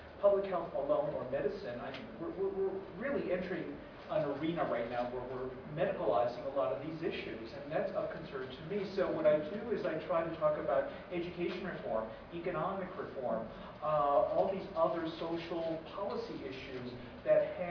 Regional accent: Oregon, United States; Well, I come from Oregon.

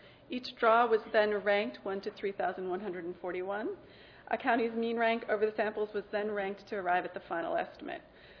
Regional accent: Wisconsin, United States; I'm going to look at Wisconsin, how the in-state Bayes ranks for mortality in my home state did.

